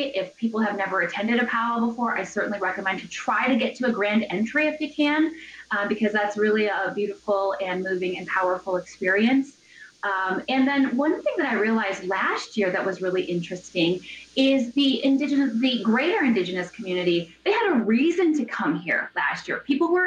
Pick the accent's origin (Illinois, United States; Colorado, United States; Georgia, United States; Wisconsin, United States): Wisconsin, United States; Wausau; So, Robert, I don't know if you're aware of this, but I grew up in Wausau.